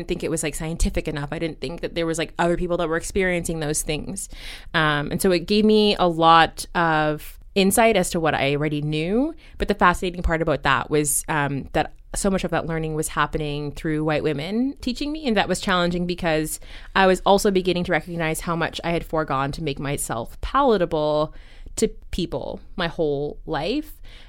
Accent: Vancouver, British Columbia, Canada; So I grew up black in Vancouver, and from a young age became really aware of the fact that there's not many black people in the city who look like me or my family. And then I also grew up in the church from like age 6.

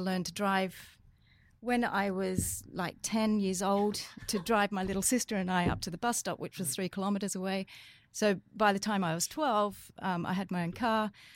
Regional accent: Western Australia, Australia; also born or lived in England; I am Australian. I come from Western Australia, but I'm also now British, so I'm a dual citizen, because I lived in England Britain for 25 years, so I became British.

